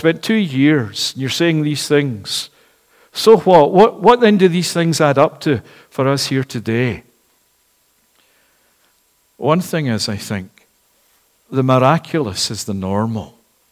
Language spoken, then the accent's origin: English; Glasgow, Scotland, United Kingdom; I'm someone coming from Glasgow in Scotland who likes a bargain.